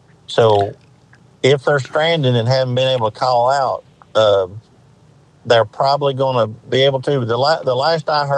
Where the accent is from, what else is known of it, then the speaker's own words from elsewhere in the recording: Appalachia, United States; the one thing I will say that we know as Appalachian people is that when you live where we live, you're not on anybody's priority list.